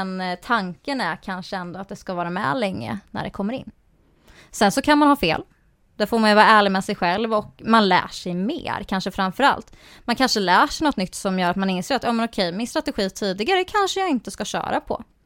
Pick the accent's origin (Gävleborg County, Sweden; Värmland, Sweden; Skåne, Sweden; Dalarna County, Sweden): Dalarna County, Sweden; Saxhyttan; Och jag är ju från Saxhyttan, jag är ju skogstös. Uppvuxen i skogsbrukarfamilj.